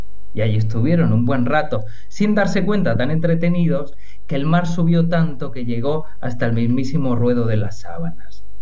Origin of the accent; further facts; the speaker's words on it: León, Castile and León, Spain; yo digo que soy de León, si bien yo no nací en León, les aclaro, mi madre, Cristina, es la que es leonesa de nacimiento. León es una provincia y una ciudad que queda tierra adentro en el interior de España. Y mi padre es de Barcelona.